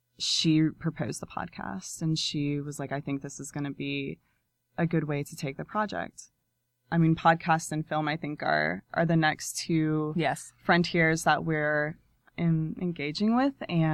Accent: Georgia, United States; I grew up in Georgia, but obviously don't know everywhere.

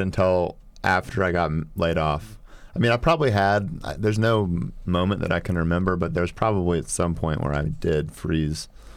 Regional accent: Snellville, Georgia, United States; also born or lived in Minnesota; I was born in Minnesota, but I grew up in Snellville. I went to Shiloh High School and then went to the University of Georgia after that.

